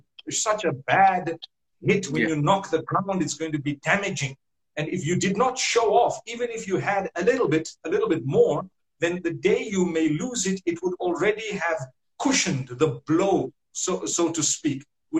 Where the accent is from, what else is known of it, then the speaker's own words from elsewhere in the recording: Zimbabwe; Like, I come from Zimbabwe. And the wealthy amongst us here in Zimbabwe, the first amount of money they would earn, they prefer to buy a flashy motor vehicle.